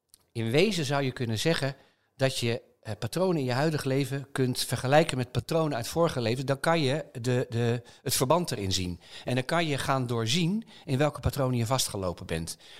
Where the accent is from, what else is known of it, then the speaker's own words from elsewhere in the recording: Hoogmade, South Holland, Netherlands; also born or lived in Leiden; Wij woonden toen in Hoogmade. Dat ligt er vlakbij. Waar mijn vader in 1958 een aanstelling als schoolmeester had aangenomen.